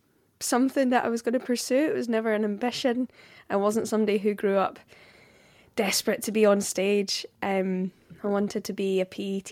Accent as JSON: {"language": "English", "region": "Scotland", "country": "United Kingdom", "accent": "Scottish", "said": "I'm singing in my own accent, which so often in Scotland we don't get"}